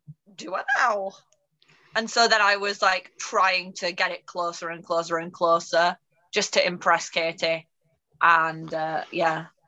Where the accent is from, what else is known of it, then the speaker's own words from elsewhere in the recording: England, United Kingdom; accent: Northern; I was just doing my usual Northern accent.